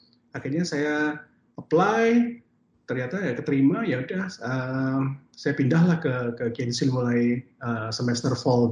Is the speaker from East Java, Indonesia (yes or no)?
yes; Surabaya, East Java, Indonesia; now in United States; saya sebenarnya dari Surabaya asli, lahir dan besar di Surabaya. Sampai S1 di Surabaya juga